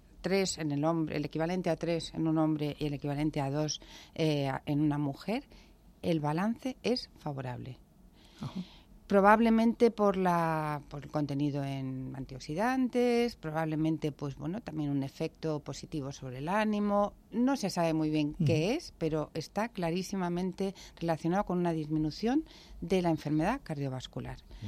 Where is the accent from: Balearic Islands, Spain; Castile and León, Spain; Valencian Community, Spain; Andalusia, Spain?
Valencian Community, Spain; Alicante; Cuando llegó la bonanza económica, entonces, en mi tierra, yo era alicantina, y ahí se comía plato único.